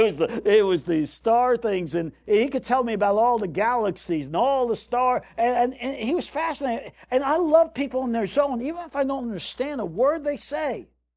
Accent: Scarsdale, New York, United States; We grew up in Scarsdale, New York, a very wealthy community in the suburbs of New York City.

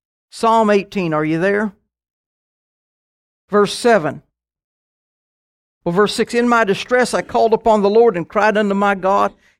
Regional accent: Kansas, United States; I'm from Kansas. I've never known of an earthquake in Kansas, yet they had one last month.

